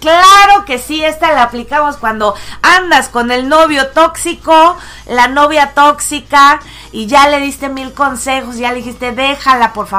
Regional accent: Mexico; de todo aquello que fuimos y finalmente pues de todo aquello que seguimos siendo los mexicanos.

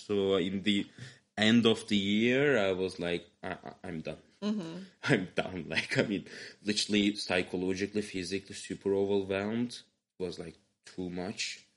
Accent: Istanbul, Turkey; from Istanbul

